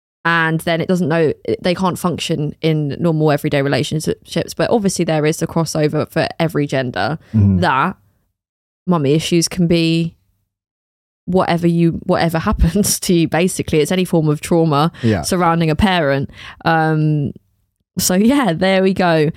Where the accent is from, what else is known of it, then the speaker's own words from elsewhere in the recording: London, United Kingdom; And we're like, no, like we're from London.